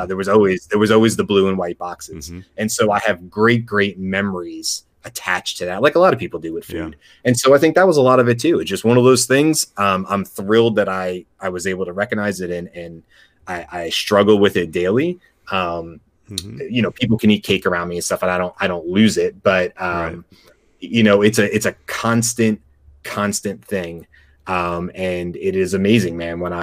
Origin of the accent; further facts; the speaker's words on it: Atlanta, Georgia, United States; I grew up in Atlanta, south of the airport, because my dad worked for the airline industry, and one thing led to another, and we ended up in Atlanta.